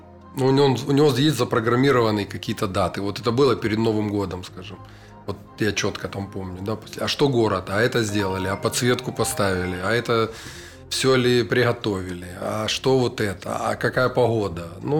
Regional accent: Kharkiv, Kharkiv Oblast, Ukraine; Ну, я как харьковчанин, ну, который занимаюсь в Харькове только меценатством уже на протяжении там 20 лет

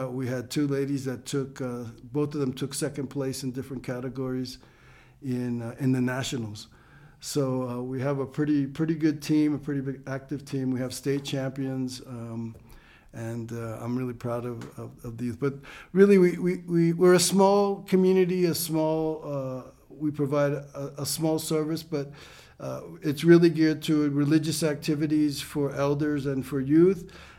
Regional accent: New York, United States; born there; My parents are Cuban immigrants. They came in 1954 from Havana to Spanish Harlem. I was born in Spanish Harlem in 54 and was raised Catholic, went to Catholic grammar school, Catholic high school

